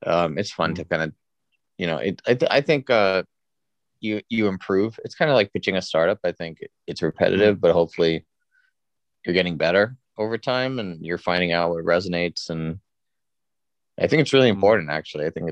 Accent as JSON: {"language": "English", "country": "Singapore", "tie": "born or raised there", "also_born_or_lived": "New York, United States", "moved": "as an adult", "lives_now": "United States", "said": "Yeah, so I grew up in Singapore primarily, was born in New York, but mostly grew up in Singapore. And then I moved back to the States in 2010, I think, to go to college at USC."}